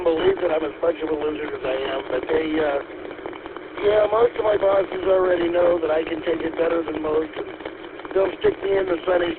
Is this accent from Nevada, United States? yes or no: yes; Las Vegas, Nevada, United States; also born or lived in Phoenix, Arizona; Las Vegas is my hometown, and I spent a little over a decade in Phoenix, Arizona.